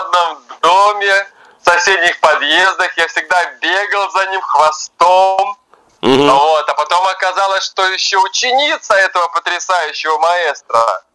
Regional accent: Baranovichi, Brest Region, Belarus; Я не могу себя назвать российским исполнителем, потому что корни мои. Я же родился, как говорится, в Беларуси, город Баранович.

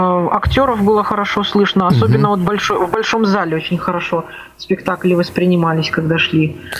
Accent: Belarus; Сам я из Беларуси

